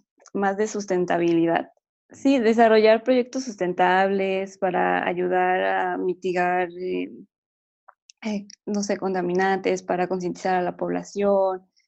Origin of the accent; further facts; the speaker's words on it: Hidalgo, Mexico; also born or lived in Sinaloa / Puebla; soy de la ciudad de, bueno, nací en Sinaloa, pero mis papás son de Hidalgo, entonces he vivido en Hidalgo casi toda mi vida, y estudié en Puebla, se he andado como de lugar en lugar.